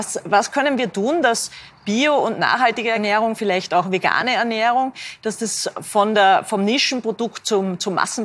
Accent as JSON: {"language": "German", "town": "Linz", "region": "Upper Austria", "country": "Austria", "said": "ich stamme aus Linz und da war es wirklich so, da gab es einen Bioladen"}